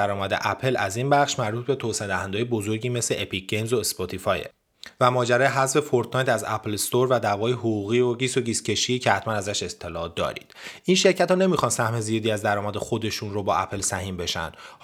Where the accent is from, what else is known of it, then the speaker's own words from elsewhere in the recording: Iran; خیلی جالب بود به عنوان یه ایرانی که هیچ هزینه تعمیری قرار نیست بدی